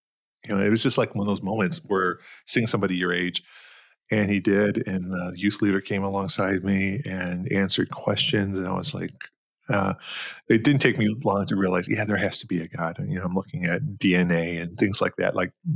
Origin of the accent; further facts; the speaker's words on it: Detroit, Michigan, United States; I grew up in Southwest Detroit, city boy, born and raised in Southwest Detroit.